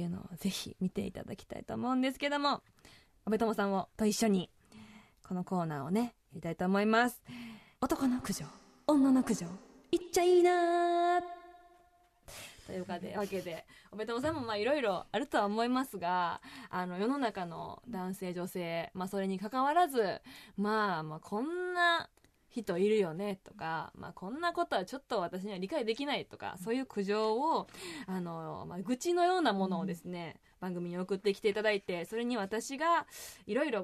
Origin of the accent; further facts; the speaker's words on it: Osaka, Japan; now in Sendai, Japan; 大阪府出身仙台在住のシンガーソングライター